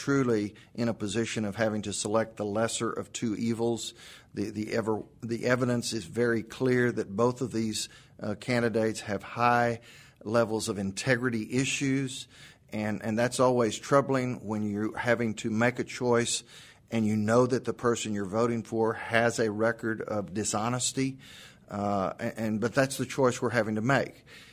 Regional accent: Texas, United States; I grew up in Texas

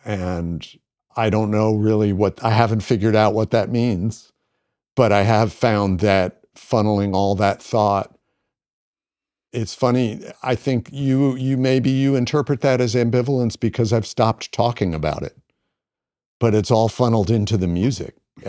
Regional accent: United States; I'm an American, so there's always a certain amount of rugged American individualism involved.

